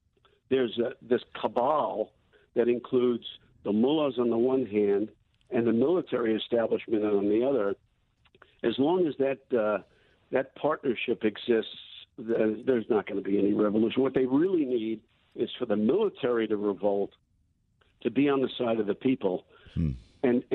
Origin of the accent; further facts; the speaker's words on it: New York, United States; also born or lived in New Jersey; Originally Brooklyn, and then I was born in Brooklyn, and then when they built the projects in Long Island City